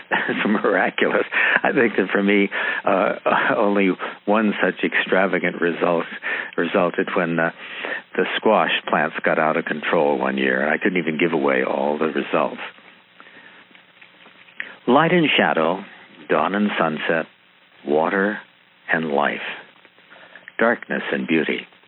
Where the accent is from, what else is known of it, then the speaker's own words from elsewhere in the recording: California, United States; I was raised in California, and even as a child or a Boy Scout, we were fanatic about the damage of forest fires and its danger.